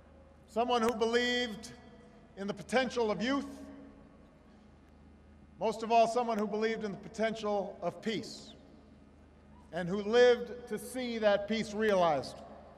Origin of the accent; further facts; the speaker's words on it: Chicago, Illinois, United States; back when I was first running in my hometown of Chicago. Because Chicago is the Irish capital of the Midwest.